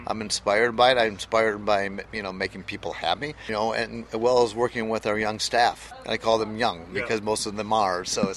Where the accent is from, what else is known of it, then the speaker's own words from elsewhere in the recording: Michigan, United States; I'm from Michigan. I didn't know anything about wine.